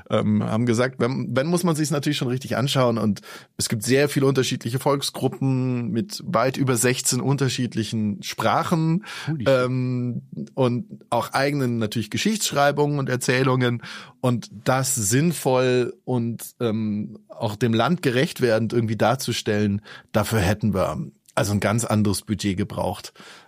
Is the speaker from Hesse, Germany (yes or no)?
no; Munich, Bavaria, Germany; dass es für mich als Münchner vor der Haustür liegt